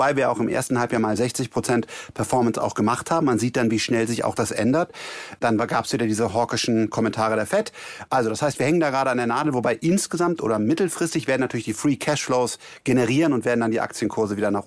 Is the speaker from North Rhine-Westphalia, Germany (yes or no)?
yes; North Rhine-Westphalia, Germany; Wir sind ja alle Rheinländer.